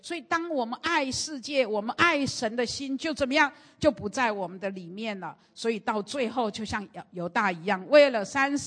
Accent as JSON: {"language": "Chinese", "country": "Taiwan", "said": "我们台湾人有一句话"}